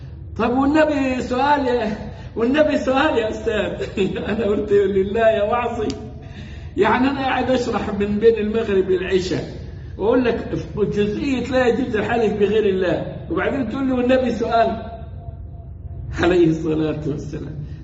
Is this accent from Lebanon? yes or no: no; Egypt